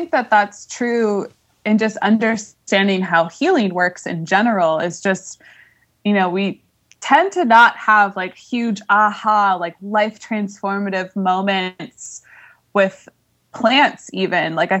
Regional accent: New York, United States; I grew up in New York and definitely wear a lot of black.

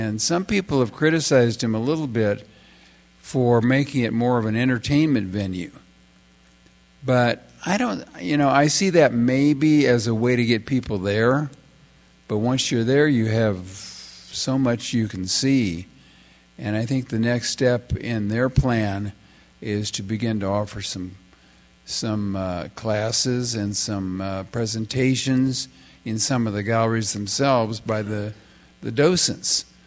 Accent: Kansas City, Missouri, United States; Anyway, so I grew up in Brookside, and fortunately, I came from a very nice family.

